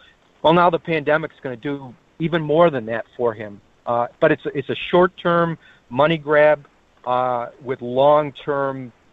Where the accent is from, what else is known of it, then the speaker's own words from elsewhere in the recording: Rome, New York, United States; guy from my hometown of Rome, New York